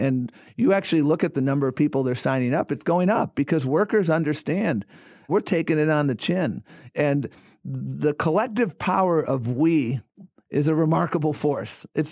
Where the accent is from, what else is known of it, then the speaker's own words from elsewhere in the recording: Buffalo, New York, United States; when I was growing up in Buffalo, Ezra, if one of my friend's parents was a manager, that meant they were in the middle class.